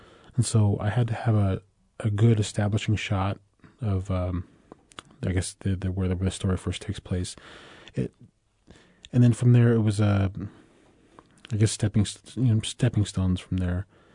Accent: Navajo Nation, United States; It's sort of represents where I grew up and on the Navajo Reservation.

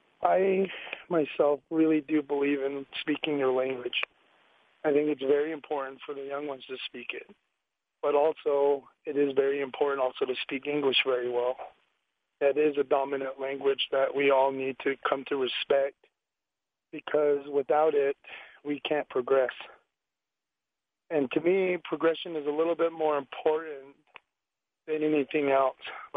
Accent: Arizona, United States; Yeah, I'm from the Navajo Nation. Sheldon, I'm … from the Navajo Reservation.

